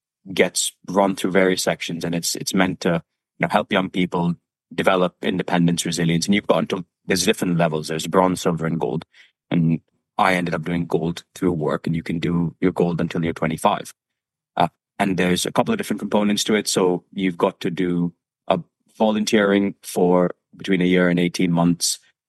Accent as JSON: {"language": "English", "region": "Abu Dhabi", "country": "United Arab Emirates", "tie": "born or raised there", "said": "And sort of growing up in Abu Dhabi, I don't think I ever thought it was accessible in the same way"}